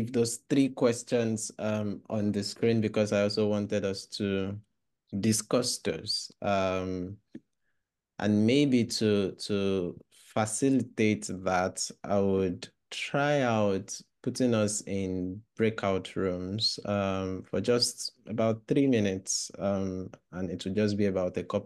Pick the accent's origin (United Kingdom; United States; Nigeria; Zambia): Nigeria; in a Pentecostal tradition, which I'm still part of till today. And growing up in Nigeria